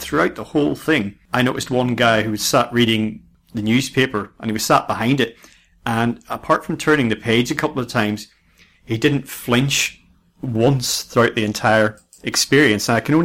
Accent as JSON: {"language": "English", "country": "United Kingdom", "said": "Being British, of course, most people hadn't prepared for the hot day"}